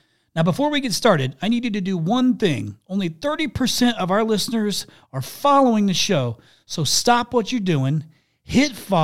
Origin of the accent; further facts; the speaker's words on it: Indiana, United States; based out of Indianapolis, Indiana, my home state of Indiana. I'm a Hoosier.